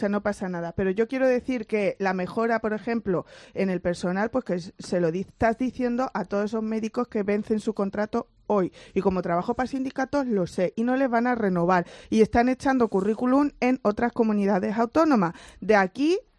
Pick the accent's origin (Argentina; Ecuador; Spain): Spain; Torremolinos, Andalusia; Pero yo el clínico, que sabes que yo soy de Torremolinos.